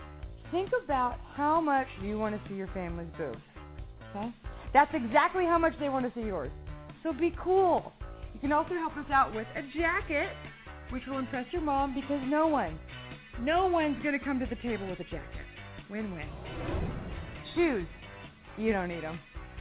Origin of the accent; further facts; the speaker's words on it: Texas, United States; You see, I'm from Texas. And in Texas, you show up fancy to Thanksgiving dinner